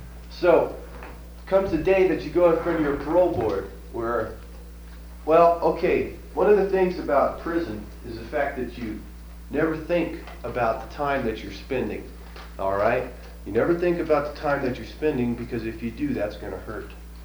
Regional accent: Oregon, United States; I'm from Oregon. I don't know anybody in California.

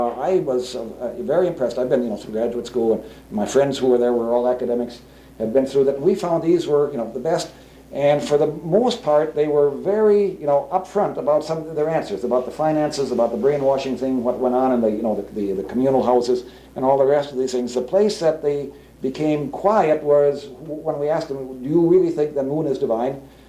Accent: Kenyon, Minnesota, United States; that's about as Swedish Lutheran as my hometown. You know, Kenyon is Norwegian Lutheran.

